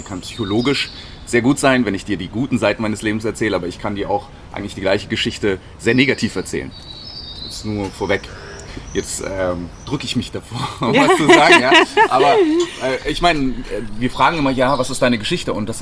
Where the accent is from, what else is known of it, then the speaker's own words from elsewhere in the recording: Munich, Bavaria, Germany; ich bin in München groß geworden, habe sehr viel Zeit verbracht in München, bin immer wieder auch mal nach Indien geflogen